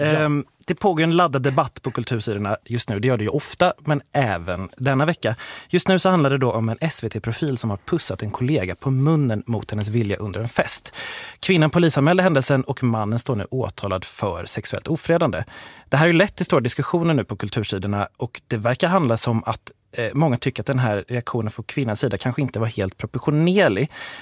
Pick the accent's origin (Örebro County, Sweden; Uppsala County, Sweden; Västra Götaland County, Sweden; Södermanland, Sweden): Västra Götaland County, Sweden; Gothenburg; som göteborgare